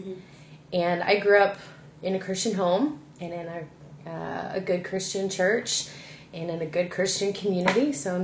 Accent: Virginia, United States; moved away as an adult; I am originally from Virginia. I moved to Georgia about 5 years ago

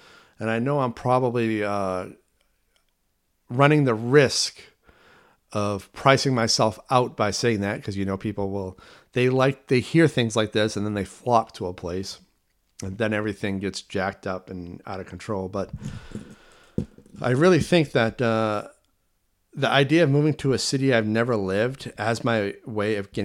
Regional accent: Portland, Maine, United States; You know, there's a lot in Maine that growing up in Portland, I was never introduced to.

